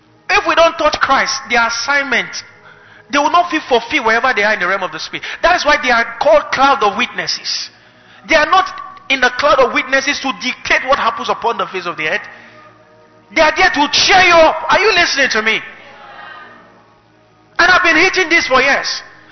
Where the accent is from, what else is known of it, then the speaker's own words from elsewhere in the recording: Kaduna, Kaduna State, Nigeria; I came from Kaduna. I know what our boys there can do.